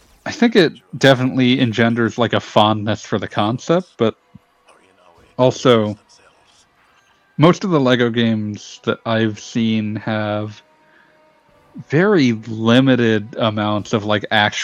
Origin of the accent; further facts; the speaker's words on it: United States; I apologize, I'm American, we tend to say Legos